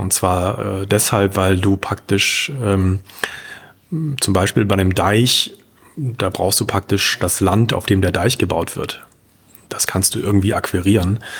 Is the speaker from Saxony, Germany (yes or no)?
yes; Leipzig, Saxony, Germany; Wir fehlen allerdings als Leipziger natürlich da die erste Handerfahrung.